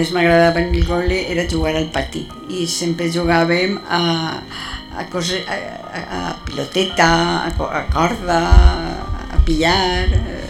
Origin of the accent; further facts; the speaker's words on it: Dénia, Valencian Community, Spain; Jo sóc de Dénia i tota la vida estic aquí. He estudiat fora, però després he tornat a la meva terra.